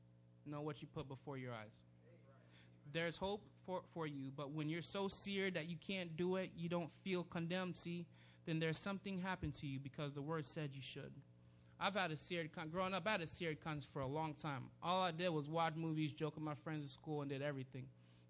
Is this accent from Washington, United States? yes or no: no; Sarasota, Florida, United States; Oh, I'm from Sarasota.